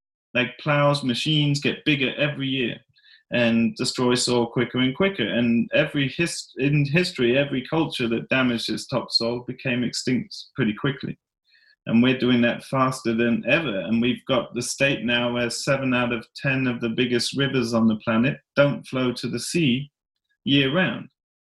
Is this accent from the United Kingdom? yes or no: yes; England, United Kingdom; now in Sweden; Although I grew up in England, which doesn't seem to have a cuisine, and now I live in Sweden, which is similar.